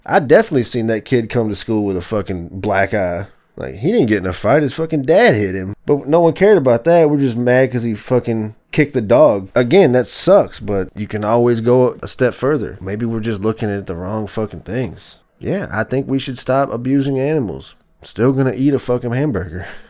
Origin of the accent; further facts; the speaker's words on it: the South, United States; I'm from the South, man. And I grew up in the fucking 80s and the 90s.